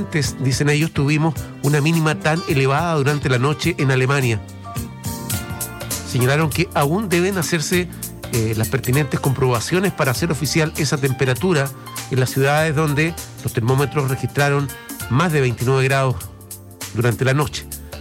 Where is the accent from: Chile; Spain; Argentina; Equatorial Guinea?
Chile; lo que nos interesa, por supuesto, como chilenos